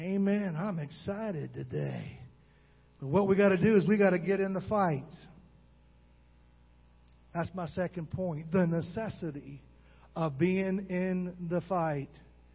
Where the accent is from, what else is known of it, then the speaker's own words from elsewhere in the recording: Worthington, Minnesota, United States; I'm from Worthington, Minnesota, where they have the National Junior College Wrestling Championship every year.